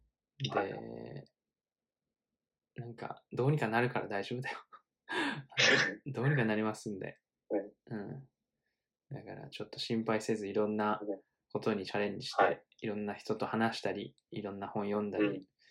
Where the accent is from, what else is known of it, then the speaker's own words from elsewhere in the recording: Tokyo, Japan; also born or lived in Argentina; now in Kamakura, Japan; 俺もずっと、ほとんどの時間が、こう、都会というかさ、東京で生まれて育ったからさ